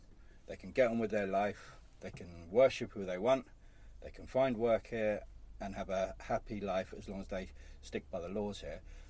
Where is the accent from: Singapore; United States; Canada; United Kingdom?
United Kingdom; Balham, London; born there; I come from a mixed background. My mother's from Trinidad in the West Indies. My dad's South Africa. I was born in Balham. So I'm a bit of an old dolly mixture.